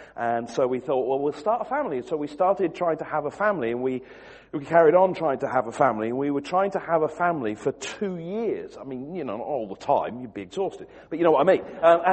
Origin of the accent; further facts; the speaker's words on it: Wigan, North West England, United Kingdom; born there; I was born in Wigan, so I know about Lim, all right?